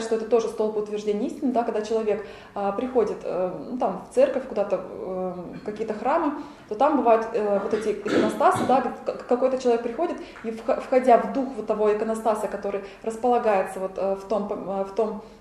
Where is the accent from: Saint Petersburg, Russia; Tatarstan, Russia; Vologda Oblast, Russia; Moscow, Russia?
Tatarstan, Russia; я просто выросла в Татарстане, у меня рядом с домом была мечеть